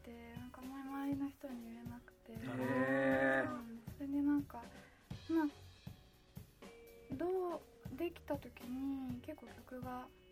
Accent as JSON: {"language": "Japanese", "region": "Osaka", "country": "Japan", "also_born_or_lived": "Hyogo", "said": "出身は大阪なんですけど、いろいろ転々と引っ越しをしてて、うんうんうん、今の実家が兵庫県の大阪寄りの方"}